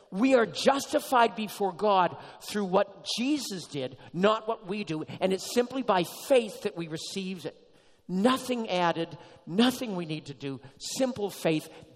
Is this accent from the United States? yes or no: yes; Massachusetts, United States; He lived up in Massachusetts. I'm from Massachusetts.